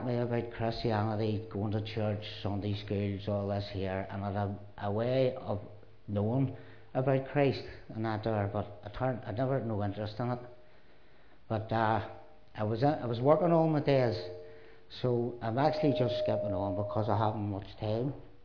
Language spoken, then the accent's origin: English; Belfast, Northern Ireland, United Kingdom; I was born and reared in the Shankill. And growing up in the Shankill, it was a troubles was going on.